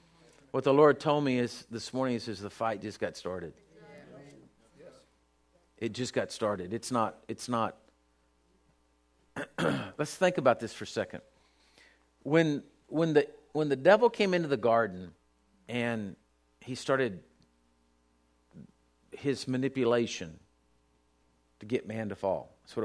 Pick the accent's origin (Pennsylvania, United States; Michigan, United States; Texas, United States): Texas, United States; You know that I am glad and thank God every day that I was born in America and born in Texas, and this is where I've lived, and I think we're all privileged and blessed.